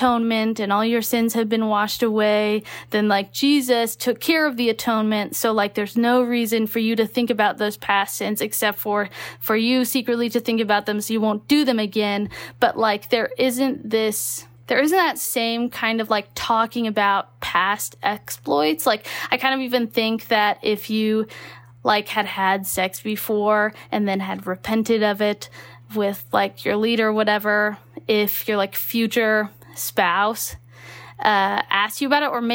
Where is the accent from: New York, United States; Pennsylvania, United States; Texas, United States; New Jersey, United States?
Texas, United States; also born or lived in Utah; You know, I grew up in Texas. I did end up going to BYU for a little while.